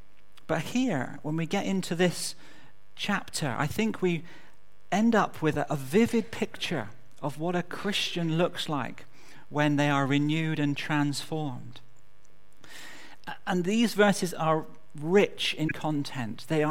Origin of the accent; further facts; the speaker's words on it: Exeter, South West England, United Kingdom; accent: West Country; wherever I go, few people fail to notice that I come from the West Country. Some astute people say, "You come from Devon." Some very clever people say, "You come from Exeter."